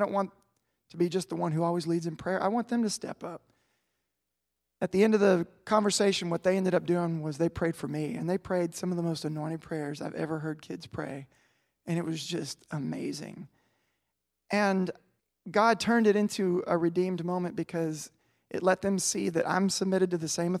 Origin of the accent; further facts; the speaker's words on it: Houston, Texas, United States; We grew up in Houston where all the fences were the chain link cyclone metal fence